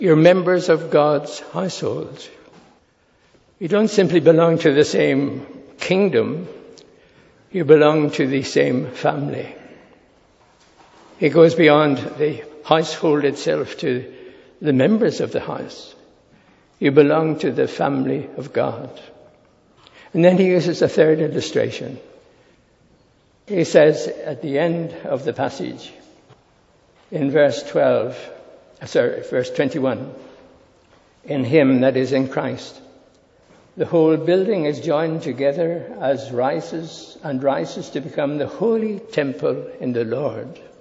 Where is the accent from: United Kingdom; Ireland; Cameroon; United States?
Ireland; They weren't British. I'm Irish.